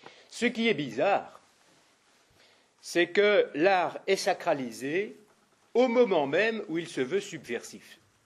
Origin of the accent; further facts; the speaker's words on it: Lyon, Auvergne-Rhône-Alpes, France; ou par exemple à Lyon, puisque je viens de Lyon